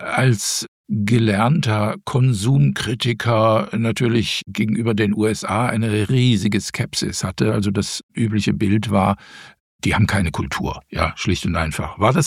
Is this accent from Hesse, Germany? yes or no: yes; Frankfurt am Main, Hesse, Germany; Ich bin ja ein deutsches Nachkriegskind. Ich bin in den 60er Jahren groß geworden in Frankfurt am Main.